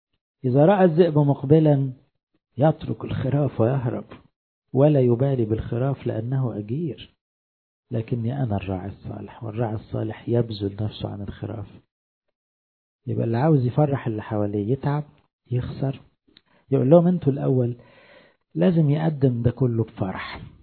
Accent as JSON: {"language": "Arabic", "country": "Egypt", "said": "وللأسف كمصريين أغلبنا مش بنعرف نعمل حوار"}